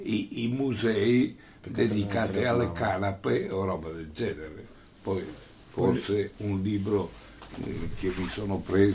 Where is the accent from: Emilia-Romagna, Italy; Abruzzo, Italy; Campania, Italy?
Emilia-Romagna, Italy; Ferrara; Vabbè, io vengo da Ferrara, sì